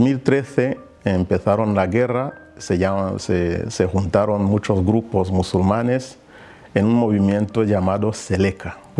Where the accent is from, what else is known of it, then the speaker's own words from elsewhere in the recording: Rwanda; moved away; soy de Ruanda, nací en Ruanda, crecí en Ruanda, salí de Ruanda en 1994 a raíz del genocidio, me fui a vivir en los campos de refugiados en Congo, ex Zaire.